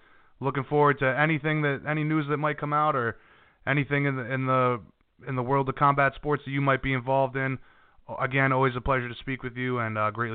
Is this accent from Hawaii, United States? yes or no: yes; Hawaii, United States; as a Hawaiian, I know that everybody, you know, from the Hawaiian nation, they all appreciate a guy rising to the top like that.